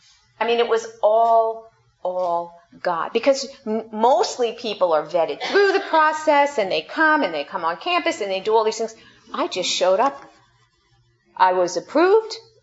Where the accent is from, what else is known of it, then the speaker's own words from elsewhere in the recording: New York, United States; I'm a New Yorker in the midst of Midwesterners in in Minnesota